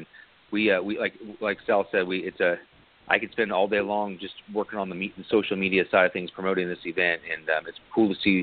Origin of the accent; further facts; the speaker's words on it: California, United States; I'm from California, I'm part of the Winter Showdown.